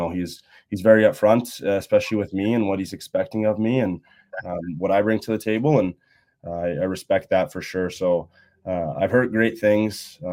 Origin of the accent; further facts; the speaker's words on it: St. Albert, Alberta, Canada; I grew up in St. Albert